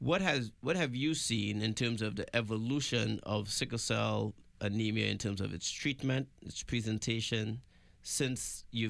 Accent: Port of Spain, Trinidad & Tobago; born there; When I was born in Port of Spain, Trinidad, in 1971

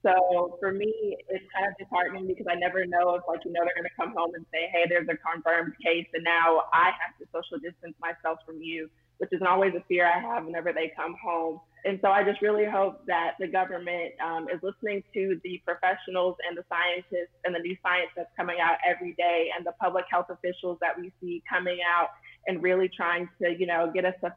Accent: Houston, Texas, United States; Growing up in Houston has been really nice. My mother is actually a nurse at MD Anderson, and she loves it. Our community is really tight-knit.

